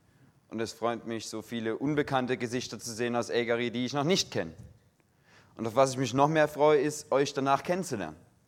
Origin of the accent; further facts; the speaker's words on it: Saxony, Germany; accent: Saxon; now in Switzerland; Ich komme aus Deutschland, wie man vielleicht ungleich hört. Also ich werde hier keine schweizerdeutsche Predigt halten, sondern schön in Hochdeutsch, probiere jedenfalls mein Bestes, weil mein Ursprungsdialekt eher sächsisch ist